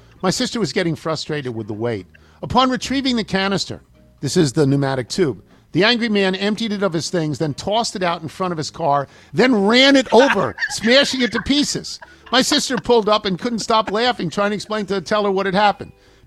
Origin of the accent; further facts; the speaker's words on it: Woodmere, New York, United States; I grew up in Woodmere, you and Hewlett and Lynbrook.